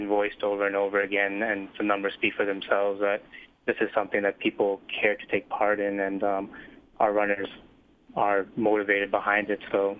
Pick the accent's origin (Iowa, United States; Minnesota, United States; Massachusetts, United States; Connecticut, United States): Massachusetts, United States; Boston; I'm from Boston, I'm actually just visiting Alaska.